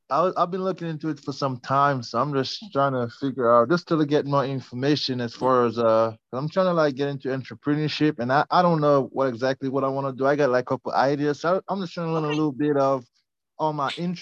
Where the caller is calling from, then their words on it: Pittsburgh, Pennsylvania, United States; Outside of Pittsburgh area.